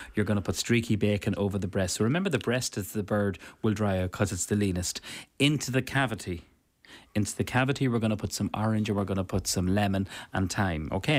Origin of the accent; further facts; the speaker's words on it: Cavan, Ulster, Ireland; I'm from Cavan.